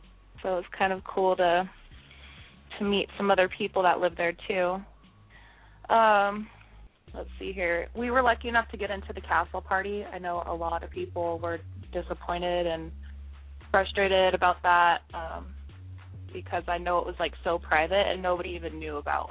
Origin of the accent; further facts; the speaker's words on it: Colorado, United States; now in New York City, United States; Oh, I'm living in New York City right now, but I'm originally from Colorado.